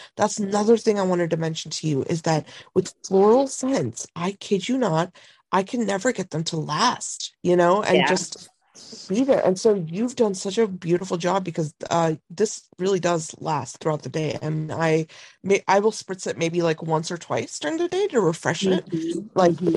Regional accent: Lansing, Michigan, United States; growing up, I grew up in Lansing, you know, around the area.

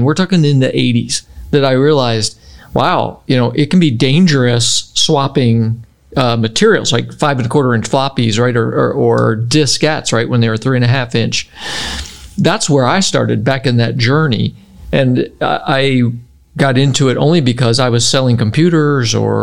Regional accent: Cleveland, Ohio, United States; know, I didn't know my neighbors, literally did not know my neighbors one or two houses over, you know, when I grew up in Cleveland. It's just, it's not a community-oriented area like Oklahoma is.

